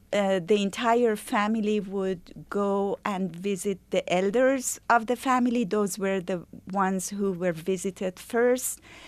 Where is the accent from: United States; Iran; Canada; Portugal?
Iran; moved away as an adult; Yes, I grew up in Iran until the age of 18, and one of my best memories in life are from Nowruz